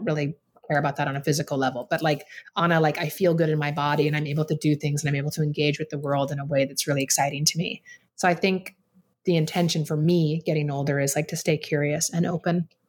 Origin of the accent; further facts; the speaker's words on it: Oregon, United States; I would do it like in the yard with like mud because I grew up in Oregon. So there was always mud everywhere.